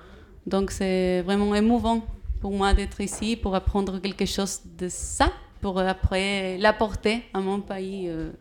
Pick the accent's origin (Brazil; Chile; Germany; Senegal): Chile; Valparaíso; French is a second language; moved away as an adult; now in France; je viens du Chili, de Valparaíso. Je suis psychologue, je suis arrivée ici en France il y a un mois